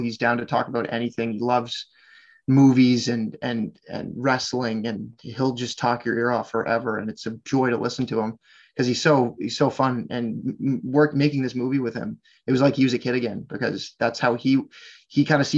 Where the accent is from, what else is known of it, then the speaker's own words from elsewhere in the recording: Nova Scotia, Canada; I am from Nova Scotia.